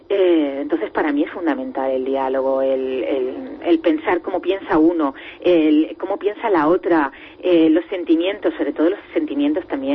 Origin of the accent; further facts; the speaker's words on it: Águilas, Region of Murcia, Spain; esta novela surgió saliendo de mi pueblo, de Águilas, ¿no?